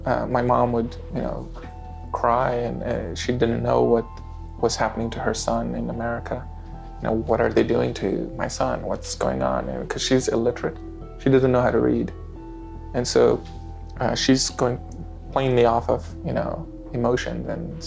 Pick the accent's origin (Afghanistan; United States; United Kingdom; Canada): Afghanistan; I'm from Afghanistan. I was born in a refugee camp on the border of Afghanistan and Pakistan. My family was escaping political turmoil, violence, and civil war.